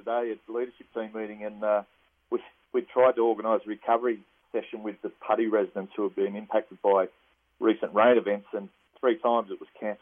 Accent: Cessnock, New South Wales, Australia; The Knights are my second team, obviously, growing up in Cessnock.

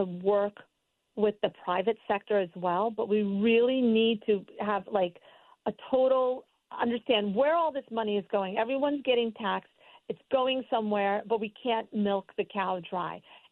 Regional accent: Stamford, Connecticut, United States; also born or lived in Westport / New Canaan / Fairfield; And that is where this beautiful state, which I grew up in, I grew up in Stamford, I've lived in Westport and New Canaan, I've also lived in Fairfield.

